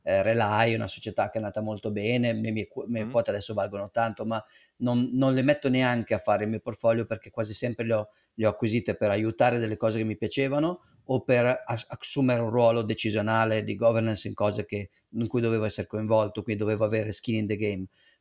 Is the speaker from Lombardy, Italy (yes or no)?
yes; Milan, Lombardy, Italy; La Svizzera, per uno nato e cresciuto a Milano, è il paradiso fiscale dietro l'angolo, certo.